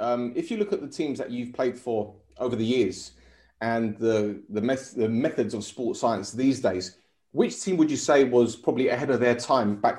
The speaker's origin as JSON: {"language": "English", "town": "Edmonton", "region": "London", "country": "United Kingdom", "tie": "born there", "said": "I was born in Edmonton, which is a very rough place in North London"}